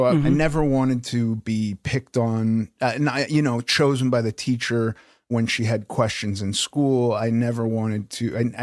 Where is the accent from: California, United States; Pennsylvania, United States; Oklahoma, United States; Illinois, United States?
California, United States; Los Angeles; I grew up in Los Angeles